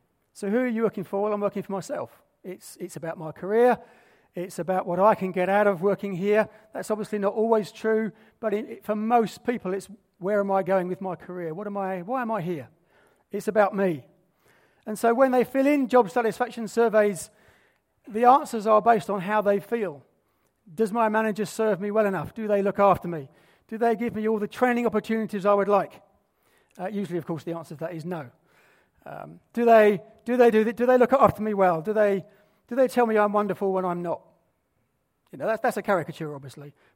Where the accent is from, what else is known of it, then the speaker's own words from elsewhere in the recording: Salford, North West England, United Kingdom; So, as Terry said, we're from Manchester, although technically we're from Salford.